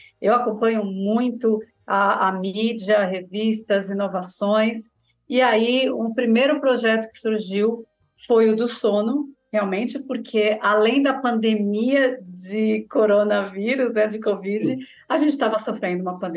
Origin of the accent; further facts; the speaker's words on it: São Paulo, Brazil; De São Paulo.